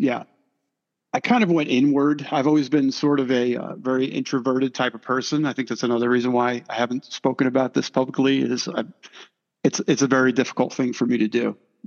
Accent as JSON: {"language": "English", "region": "New York", "country": "United States", "tie": "born or raised there", "said": "I grew up in New York, a very strict Catholic upbringing."}